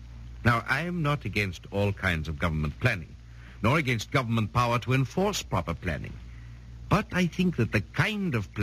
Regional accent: Vienna, Austria; moved away as an adult; also born or lived in United States; now in United Kingdom; a professor of economics who has written a book. I was born in Austria and lived in Vienna until 1931. Since then, I've spent my time in the United States and in England, and am now a British citizen.

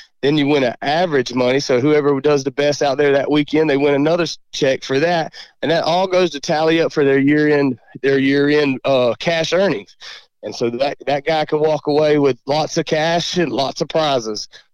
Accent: Georgia, United States; it's thankful we are from South Georgia. We're thankful where things are slower, and slower paced and less traffic and less craziness, because it didn't affect us as bad down here as it did those bigger cities.

